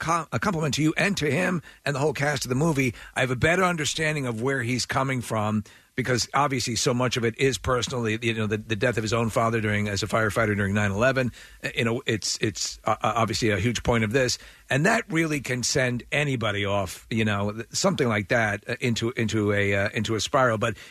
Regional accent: New York, United States; It's amazing because I'm from New York.

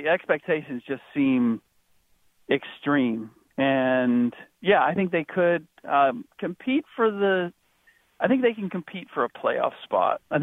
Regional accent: Cincinnati, Ohio, United States; I'm from Cincinnati, so when we start talking about AFC North, I have to be generally quiet

